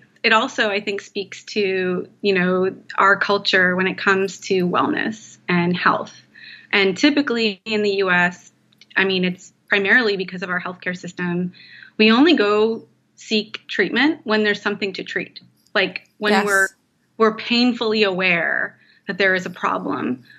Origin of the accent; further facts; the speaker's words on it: Canada; I'm from Canada, so I use cross-country skiing as a metaphor.